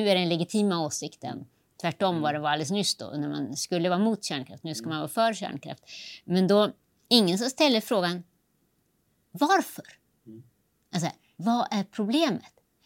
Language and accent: Swedish; Skellefteå, Västerbotten County, Sweden; jag är från Skellefteå